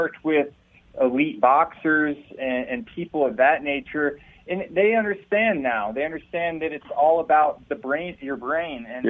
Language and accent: English; Asheville, North Carolina, United States; now in Colorado Springs, United States; Originally from Asheville, North Carolina, but I now live in Colorado Springs, Colorado.